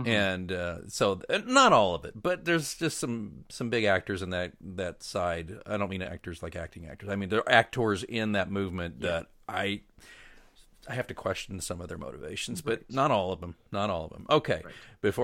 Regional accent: Oklahoma, United States; Folks, I'm from Oklahoma. Do I talk like that? No.

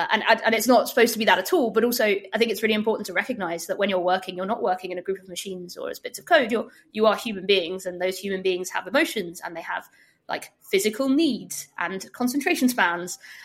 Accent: United Kingdom; that's very nice, but I'm British, so I can't take a compliment.

